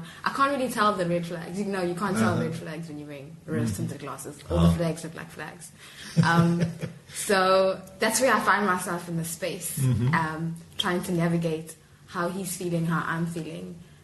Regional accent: Durban, KwaZulu-Natal, South Africa; now in Cape Town, South Africa; I'm originally from Durban. Mm-hmm. So when I moved to Cape Town

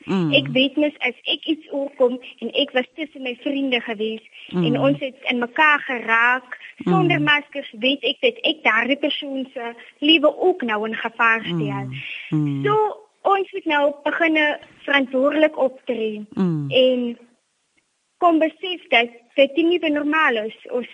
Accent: Buffelsrivier, Northern Cape, South Africa; now in Bersig, South Africa; Ek is hoofdogter van S. van Wyk, as ook 'n matrikulant. Ek is oorspronklik van Buffelsrivier, maar ek en my ma het my hiernatoe toe getrek na Bersig toe om hier kom skool te gaan en hier te matrikuleer.

